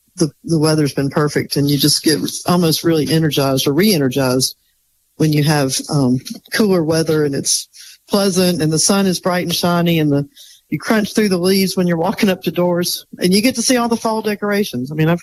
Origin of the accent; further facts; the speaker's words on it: Montgomery, Alabama, United States; because it's actually the neighborhood I grew up in here in Montgomery.